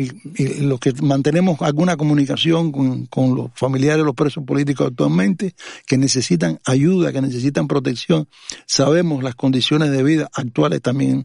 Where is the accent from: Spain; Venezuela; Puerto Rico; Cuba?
Cuba; nosotros somos pueblo cubano.